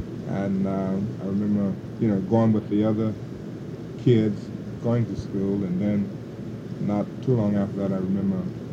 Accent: Bay Springs, Mississippi, United States; moved away as an adult; I'm from Bay Spring, Mississippi. I'm born in Jasper County, Mississippi, 1934. And I stayed there until I was age 18 in Mississippi area.

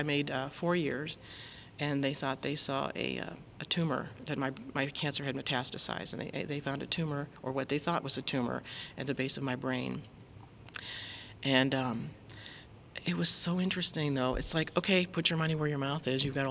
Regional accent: Youngstown, Ohio, United States; Yes, born and raised in Youngstown.

